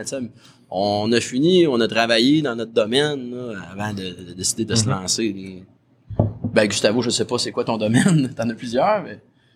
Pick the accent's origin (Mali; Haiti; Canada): Canada; Lebel-sur-Quévillon, Quebec; Moi, je viens de Lebel-sur-Quévillon.